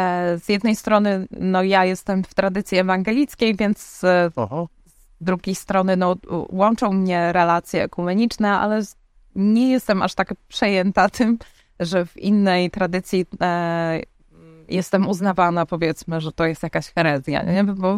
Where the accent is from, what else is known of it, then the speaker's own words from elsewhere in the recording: Białystok, Podlaskie Voivodeship, Poland; nie pochodzę z rodziny rzymskokatolickiej. Ja pochodzę z Białegostoku, więc część mojej rodziny jest prawosławna, a część z kościołów protestanckich różnych.